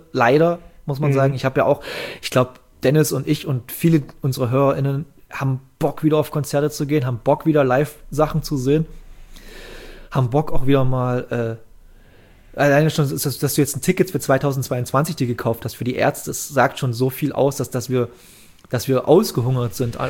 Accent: East Germany, Germany; ich komme hier aus dem Osten

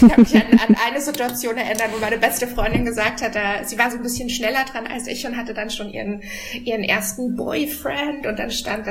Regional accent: Regensburg, Bavaria, Germany; ich komme aus Regensburg, also einer relativ kleinen Stadt.

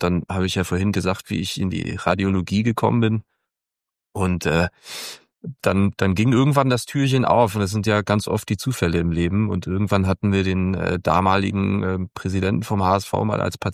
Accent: Hamburg, Germany; ich bin Hamburger, ich komme aus Hamburg und habe als 6-Jähriger in HSV-Bettwäsche geschlafen.

